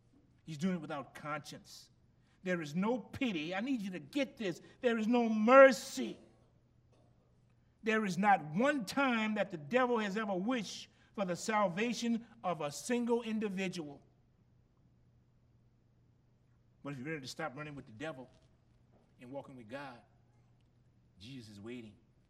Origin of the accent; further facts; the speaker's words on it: Gramercy, Louisiana, United States; I ain't scared no more. I'm from Gramercy.